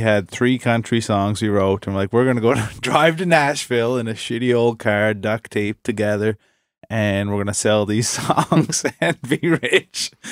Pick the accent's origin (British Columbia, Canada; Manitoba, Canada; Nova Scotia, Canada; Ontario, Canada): Nova Scotia, Canada; I'm from Cape Breton, Nova Scotia.